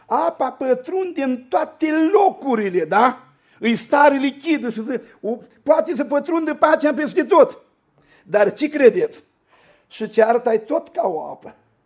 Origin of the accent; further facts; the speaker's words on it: Suceava, Suceava County, Romania; mă întreabă, mă tale, de unde ești? De la Suceava.